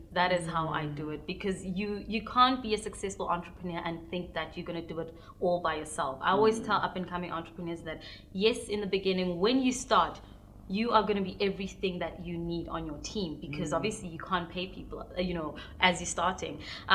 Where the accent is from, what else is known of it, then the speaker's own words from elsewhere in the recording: Pretoria, Gauteng, South Africa; also born or lived in Limpopo; I was born in Limpopo, in Lebakomu to be specific. Raised in Pretoria, went to school in Johannesburg, and currently based here with work and family.